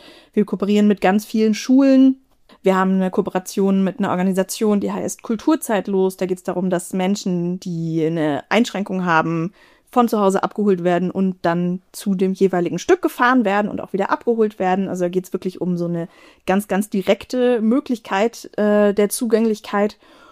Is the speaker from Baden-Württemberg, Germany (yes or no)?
yes; Stuttgart, Baden-Württemberg, Germany; Ich komme nicht aus München, ich komme aus dem benachbarten Bundesland Baden-Württemberg und bin in Stuttgart aufgewachsen, habe aber tatsächlich Familie hier auch im Umkreis